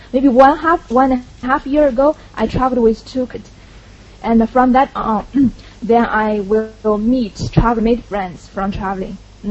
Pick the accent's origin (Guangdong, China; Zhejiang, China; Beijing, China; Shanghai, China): Zhejiang, China; Hangzhou; I think because maybe I grew up in Hangzhou, this area, and it's all city and lots of development.